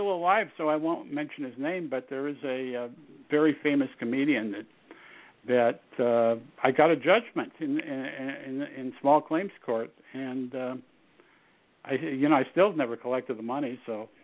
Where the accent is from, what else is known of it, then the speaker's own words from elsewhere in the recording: Seattle, Washington, United States; moved away as an adult; I'm from Seattle, University of Washington. Right after college, I got my car, drove down to Los Angeles.